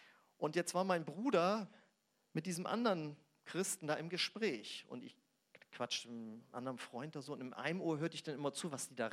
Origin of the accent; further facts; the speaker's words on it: Braunschweig, Lower Saxony, Germany; Ja, ich komme aus Braunschweig.